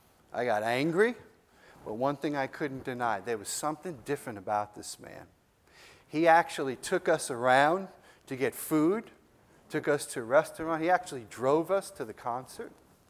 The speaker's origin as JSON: {"language": "English", "region": "New York", "country": "United States", "tie": "born or raised there", "said": "And I grew up on Long Island. This is the only place I've ever lived."}